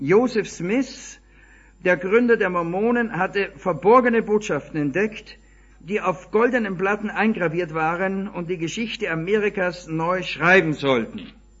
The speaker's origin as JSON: {"language": "German", "region": "Vienna", "country": "Austria", "tie": "born there", "said": "Ich bekenne es, obwohl gebürtiger Wiener, ich habe mehr oder weniger die Fäden zu meinem Heimatland verloren, kenne mich in anderen Landstrichen jetzt doch schon besser aus."}